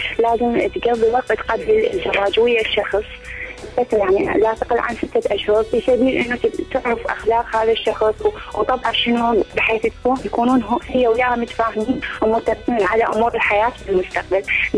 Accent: Diwaniyah, Al-Qadisiyyah Governorate, Iraq; من الديوانية، أيضا خريجة وبالبيت موجودة.

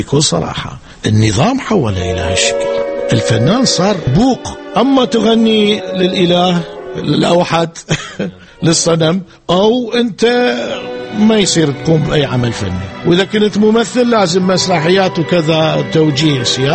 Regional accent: Iraq; now in Netherlands; بس نبقى نقول بأنه احنا عراقيين،

